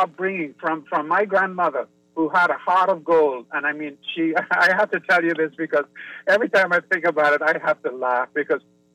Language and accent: English; Long Island, New York, United States; growing up on Long Island, it is absolutely phenomenal because I have encountered people similar to people who grow up in Long Island